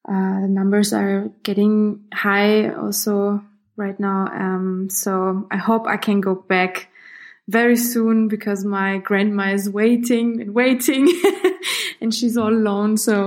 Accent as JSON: {"language": "English", "region": "Tbilisi", "country": "Georgia", "tie": "born there", "also_born_or_lived": "Hungary", "second_language": "English", "said": "I was born in Tiflis, in Tbilisi, in Georgia. And so my parents and me came to Hungary in the middle of the 90s."}